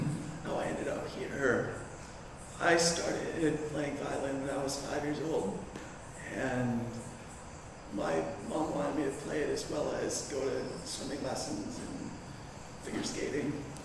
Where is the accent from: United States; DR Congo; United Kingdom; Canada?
Canada; Actually, I went to England, so I'm from Canada.